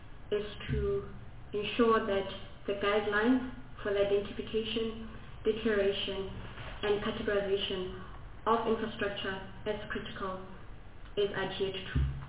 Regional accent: North West, South Africa; Northwest.

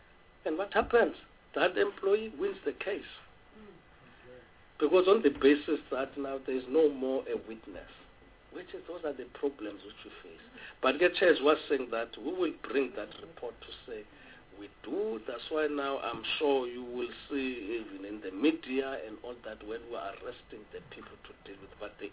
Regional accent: South Africa; I must just put my finger, verify that I'm a South African

